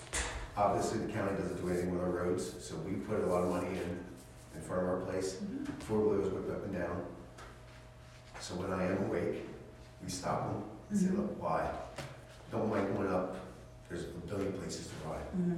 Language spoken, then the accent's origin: English; Pennsylvania, United States; I'm originally came from Pennsylvania. I worked for the state, I have a handyman service, but I did property management, so I know a lot of the rules.